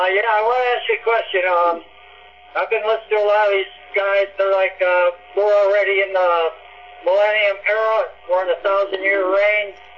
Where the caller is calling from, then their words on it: Michigan, United States; from Michigan.